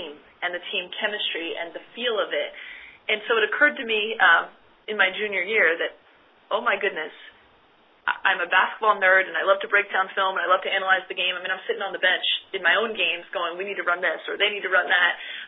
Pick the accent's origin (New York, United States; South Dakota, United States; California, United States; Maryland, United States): New York, United States; So I grew up in New York in a household full of lawyers.